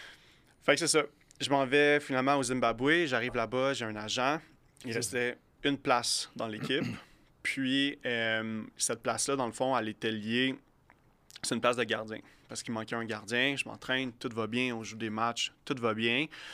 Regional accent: Sorel, Quebec, Canada; Ben, c'est ça. Je viens de Sorel.

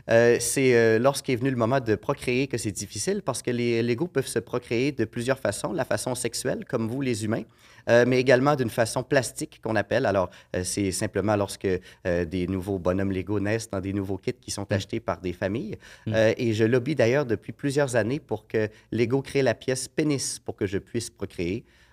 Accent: Val-Bélair, Quebec, Canada; born there; à l'endroit où je suis né, hein, c'est-à-dire près de Val-Bélair.

